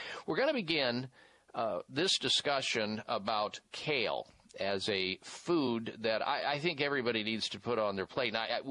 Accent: Midwest, United States; there was a big a grove of red raspberries in my backyard growing up in the Midwest.

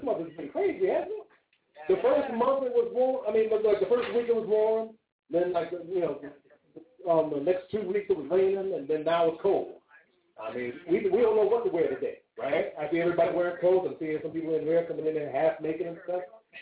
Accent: Beechview, Pennsylvania, United States; I'm from Beachview. That's out in the white area.

